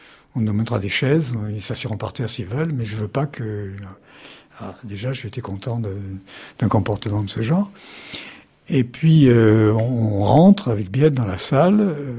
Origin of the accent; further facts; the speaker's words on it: Corsica, France; Bon, je suis corse.